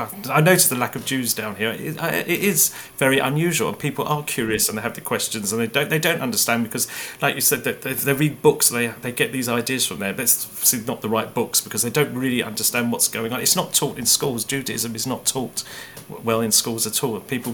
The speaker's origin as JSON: {"language": "English", "town": "Ilford", "region": "London", "country": "United Kingdom", "tie": "born or raised there", "said": "I grew up in Gants Hill, which in Ilford, which was very Jewish in once upon a time. And it was also very multicultural."}